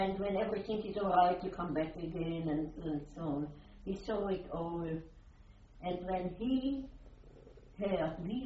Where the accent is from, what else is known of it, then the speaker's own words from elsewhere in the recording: Austria; Austrian we were. And he straight away, when we arrived, we went to prison. Just normally to prison, in my hometown to prison, not concentration camp, in prison.